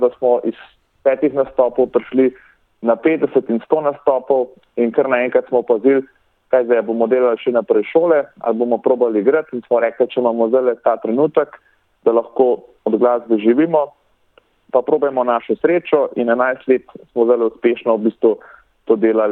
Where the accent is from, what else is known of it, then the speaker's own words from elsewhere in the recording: Begunje, Upper Carniola, Slovenia; v bistvu sem odraščal v Begunjah, torej ne v Ljubljani, ampak v Begunjah